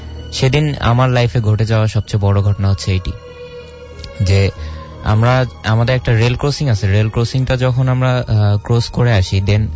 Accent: Lalmonirhat, Rangpur Division, Bangladesh; now in Dhaka, Bangladesh; আমি এসেছি ফার্মগেট থেকে, আমার দেশের বাড়ি হচ্ছে লালমনিরহাট ডিস্ট্রিক্টে।

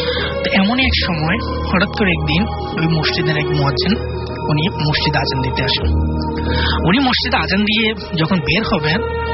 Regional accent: Comilla, Chittagong Division, Bangladesh; now in Dhaka, Bangladesh; কুমিল্লা থেকে এসেছি, ঢাকা মহাকালীতে থাকি।

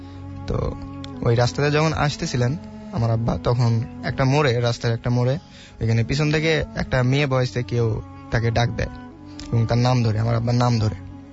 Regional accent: Dhunat, Rajshahi Division, Bangladesh; আমি বগুড়া থেকে আসছি, বগুড়ার দুনট থেকে আসছি।

